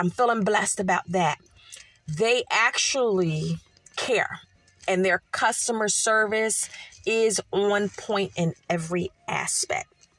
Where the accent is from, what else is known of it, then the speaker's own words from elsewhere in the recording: Philadelphia, Pennsylvania, United States; I grew up in Philadelphia, where we were made to do something. We were made to move.